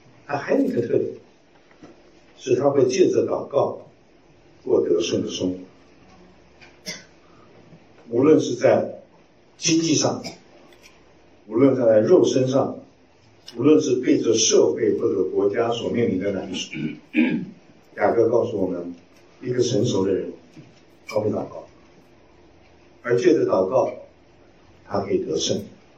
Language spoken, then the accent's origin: Chinese; China; 我们中国人呢，很懂得怎么给自己的缺点找借口。